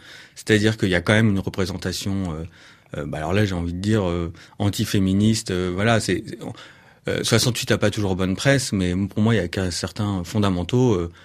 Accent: Saint-Cloud, Île-de-France, France; Moi, je viens de Saint-Cloud, c'était un petit peu plus mixte, dans une classe très très privilégiée

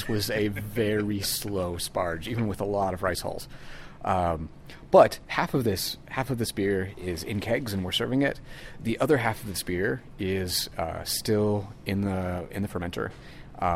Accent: United States; So, as an American, I feel like if I'm going to call a beer a stout, it's going to have roast barley in it.

